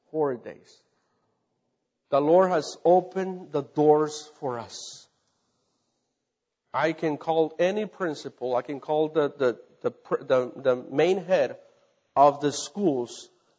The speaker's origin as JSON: {"language": "English", "country": "Mexico", "said": "I come from a village from Mexico. We were one of the poorest families that you can ever think."}